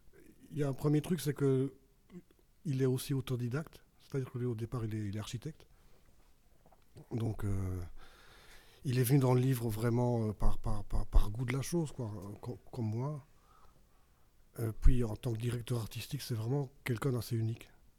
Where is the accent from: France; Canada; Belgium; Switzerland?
Belgium; moi, je suis belge, je suis timide